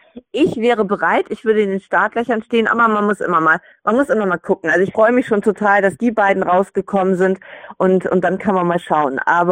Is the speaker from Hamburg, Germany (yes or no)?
yes; Hamburg, Germany; ich bin ja aus Hamburg und ich war 2-mal deutsche Jugendmeisterin im Handball.